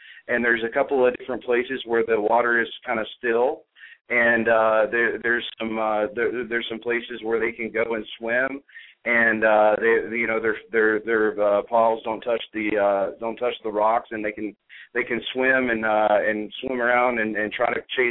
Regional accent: Chattanooga, Tennessee, United States; I was raised in Chattanooga. I went to a private school, a private Christian school called Boy Buchanan.

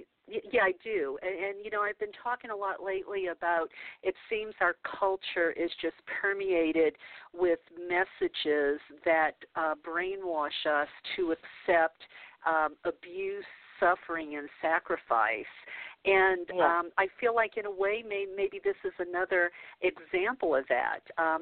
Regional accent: the South, United States; I grew up a Catholic in the South, and looking back on it now

